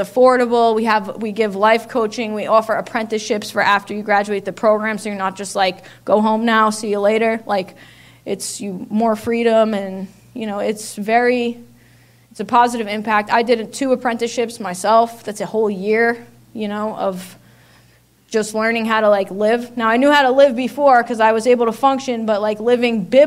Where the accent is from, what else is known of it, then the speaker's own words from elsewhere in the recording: Long Island, New York, United States; I'm from Long Island.